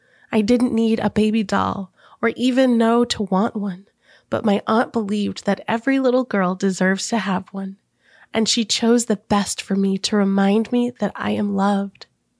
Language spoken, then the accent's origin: English; India; Growing up in India, I didn't have a lot of store-bought toys.